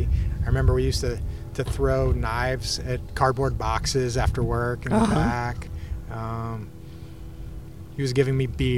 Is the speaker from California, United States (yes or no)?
no; Greensboro, North Carolina, United States; And then I left and I came back and to my hometown of Greensboro, where my mom was an art professor at a small liberal arts Quaker college called Guilford College.